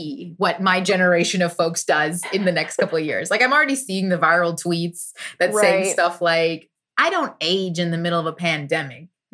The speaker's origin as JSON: {"language": "English", "region": "Texas", "country": "United States", "said": "You know, as a Texan, so many people just assume like if you're liberal and under in a certain age range, like you definitely want to be in Austin."}